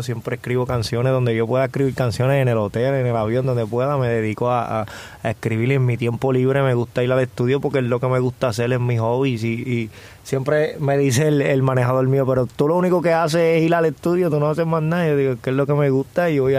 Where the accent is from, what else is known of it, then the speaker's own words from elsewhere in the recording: Puerto Rico; also born or lived in Connecticut, United States; Yo me crié en Puerto Rico y me siento 100% puertorriqueño y aunque nací en Connecticut, para mí yo soy de donde me crié y ahí yo me crié toda mi vida y mis amistades son de allá, mis familiares